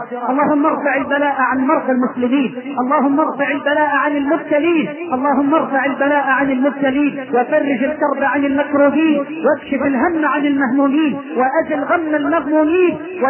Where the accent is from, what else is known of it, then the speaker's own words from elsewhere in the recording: Egypt; بلدنا مصر